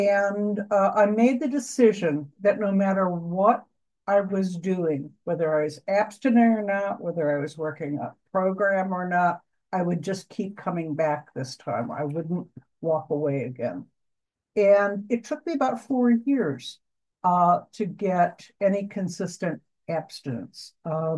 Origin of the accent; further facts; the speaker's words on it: New Jersey, United States; I'm from South Jersey.